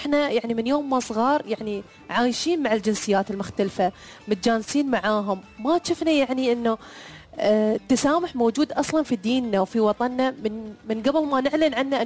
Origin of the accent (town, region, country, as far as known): United Arab Emirates